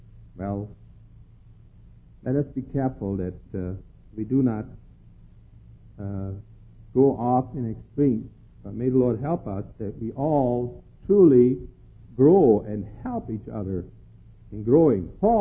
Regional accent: Germany; growing up in Germany, we sat different.

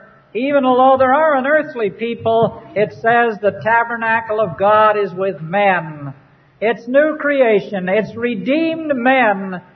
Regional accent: Canada; Because we belong to the nation of Israel? Because I'm a Canadian? Because some are Americans?

